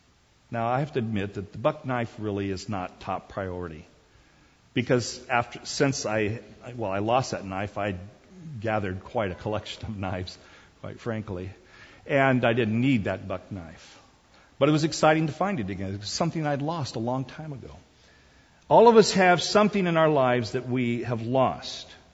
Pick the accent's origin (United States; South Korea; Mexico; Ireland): South Korea; As a child growing up in Korea